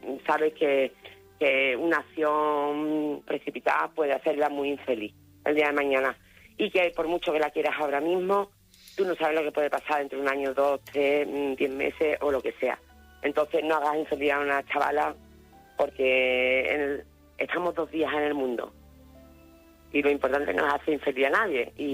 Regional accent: Seville, Andalusia, Spain; De Sevilla.

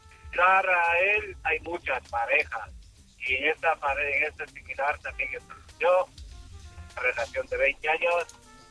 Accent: Ecuador; porque yo soy de Ecuador.

